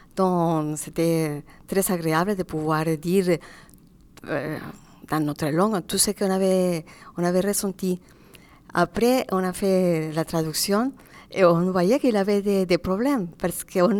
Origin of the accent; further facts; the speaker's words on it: Colombia; now in Brest, France; je viens de la Colombie et je suis arrivée aussi par une histoire d'amour ici à Brest, où j'habite depuis 2000 ans.